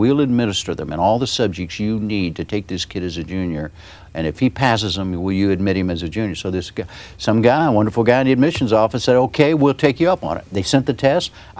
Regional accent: Wichita, Kansas, United States; born there; I was born in Wichita, Kansas. My father was in the bus business all his adult life.

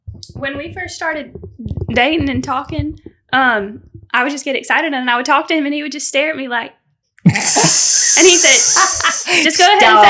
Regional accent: California, United States; I was raised in California. We had fancy pants.

